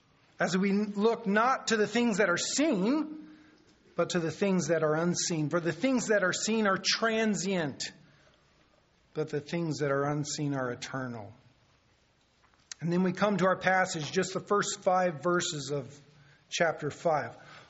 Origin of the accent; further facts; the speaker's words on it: Ireland; There always has to be bad news. I'm Irish. That's just the way it is.